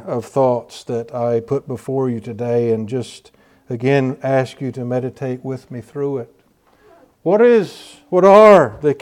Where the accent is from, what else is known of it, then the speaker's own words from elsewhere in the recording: the South, United States; as a Southerner, I just thought epoch, that's the way I've always read it.